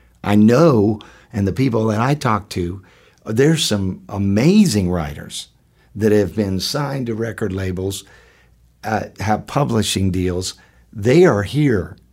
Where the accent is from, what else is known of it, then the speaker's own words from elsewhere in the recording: Pittsburgh, Pennsylvania, United States; I was born raised in Pittsburgh, came down here to go to school, and loved the town.